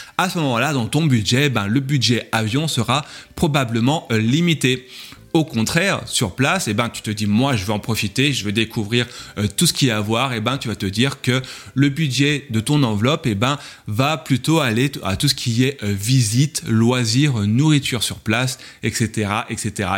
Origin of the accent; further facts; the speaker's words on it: France; Tu pars de Paris, hein, je suis français